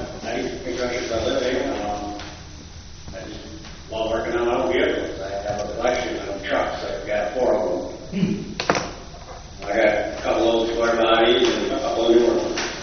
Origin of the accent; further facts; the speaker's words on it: Hudson Falls, New York, United States; I moved up here from Hoosick. I originally grew up over in Hudson Falls, but I've been there for a while.